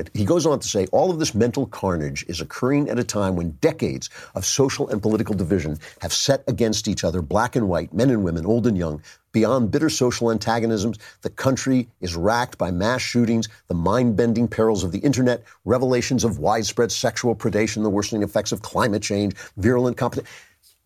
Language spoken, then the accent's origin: English; California, United States; when I was growing up in California, a businessman in my hometown launched The Good News